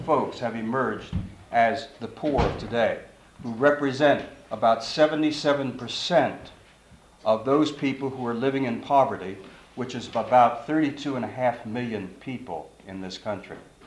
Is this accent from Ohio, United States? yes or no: no; Washington, District of Columbia, United States; I'm from Washington, D.C.